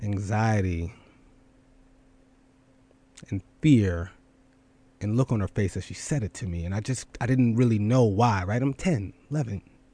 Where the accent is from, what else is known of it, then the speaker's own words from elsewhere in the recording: Philadelphia, Pennsylvania, United States; I remember being a little kid growing up in Philly. And shout out to my parents